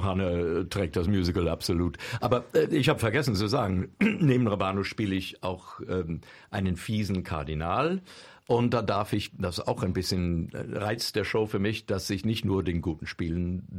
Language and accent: German; United States; born there; German is a second language; das ist für einen gebürtigen Amerikaner immer ein wahnsinniges Erlebnis, in einem richtig alten europäischen Stadtbild rumzulaufen.